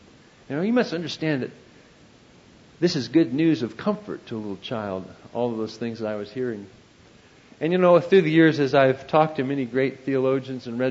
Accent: United States; Now, I grew up here in America, 9 years old, church on almost every corner in our cities, but never went to church

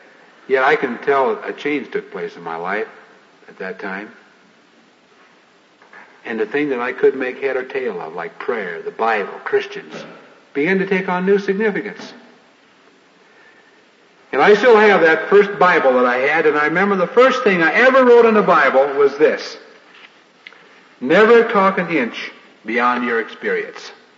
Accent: Modesto, California, United States; I remember one day in Modesto, California, which is my hometown, this happened

